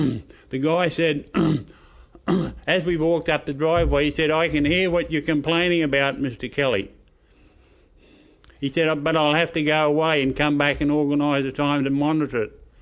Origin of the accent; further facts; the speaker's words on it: Brisbane, Queensland, Australia; also born or lived in Redlands; I was born in Brisbane in 1939 and I moved to the Redlands in 1997.